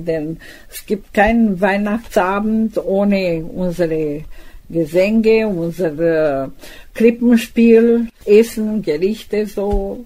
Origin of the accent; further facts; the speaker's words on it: Suceava, Suceava County, Romania; also born or lived in Mediaș; Ich bin geboren in Suceava und meine Kindheit habe ich zwischen Mediasch und Suceava verbracht. Mein Vater, die Familie meines Vaters stammt von Mediasch und meine Mutter stammt von Suceava. In Mediasch habe ich Deutsch und Ungarisch gelernt, ohne Rumänisch.